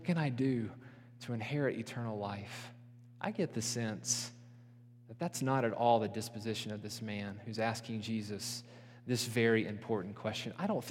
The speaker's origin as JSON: {"language": "English", "region": "Appalachia", "country": "United States", "tie": "born or raised there", "said": "Where I grew up in Appalachia, that short list went a little something like this."}